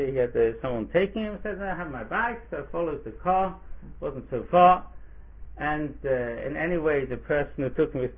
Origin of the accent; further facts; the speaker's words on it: Zurich, Switzerland; I remember myself, I grew up in Zurich.